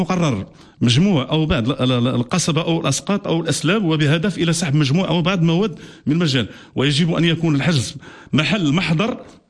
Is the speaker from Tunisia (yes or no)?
no; Morocco; كاننا احنا ماشي مغاربه